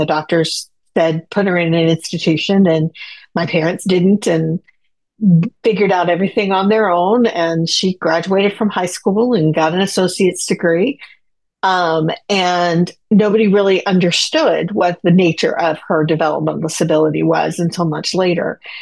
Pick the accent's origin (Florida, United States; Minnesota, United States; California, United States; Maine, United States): Florida, United States; because I grew up in Florida. I've lived here on and off throughout my life. My family is in Florida.